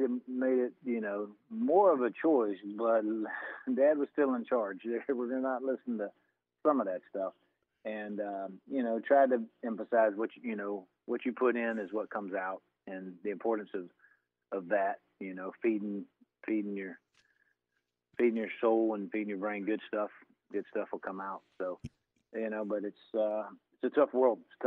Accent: Tallahassee, Florida, United States; also born or lived in Georgia; I was born in Georgia, but grew up in Tallahassee.

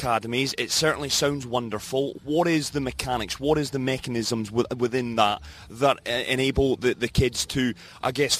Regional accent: Scotland, United Kingdom; me as a Scot

